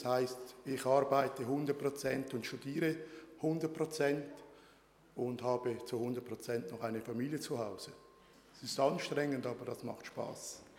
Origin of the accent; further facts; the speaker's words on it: Wil, St. Gallen, Switzerland; Ich komme in meine Heimatgemeinde, wo ich als Adventist groß geworden bin, ist die Gemeinde in Wiel, St. Gallen, das ist im Kanton St. Gallen.